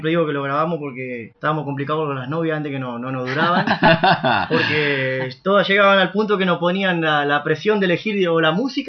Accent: Concepción del Uruguay, Entre Ríos, Argentina; Soy nacido acá en Concepción del Uruguay, del barrio San Roque ahí.

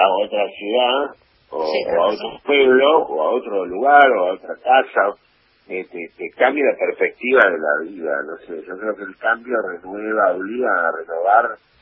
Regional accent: Buenos Aires, Argentina; Yo me crié en Caballito, en la calle, jugando a la pelota.

